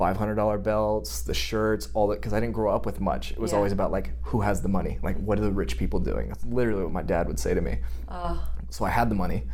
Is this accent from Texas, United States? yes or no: no; San Diego, California, United States; now in Forest Ranch, United States; Forest Ranch is like a little sub-community. I'm from San Diego.